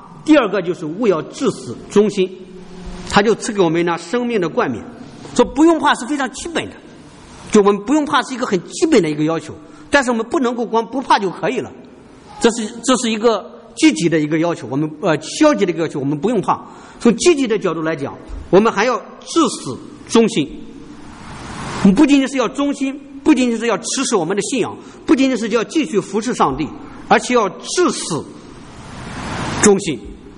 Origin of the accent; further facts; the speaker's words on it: China; 我们中国人，中国的基督徒，大家都很熟悉的一个故事